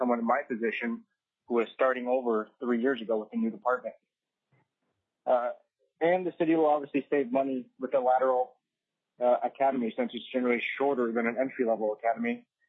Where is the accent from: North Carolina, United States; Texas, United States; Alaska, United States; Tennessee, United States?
Alaska, United States; Soldotna; also born or lived in Fairbanks / Juneau; I was born and raised in Soldotna, Alaska, and I always dreamed of staying in Alaska.